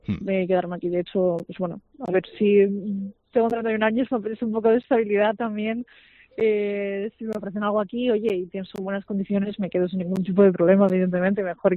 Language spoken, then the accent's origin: Spanish; Asturias, Spain; now in Salamanca, Spain; yo no soy de Salamanca, yo he terminado aquí en Salamanca un poco por circunstancias de la vida. Yo soy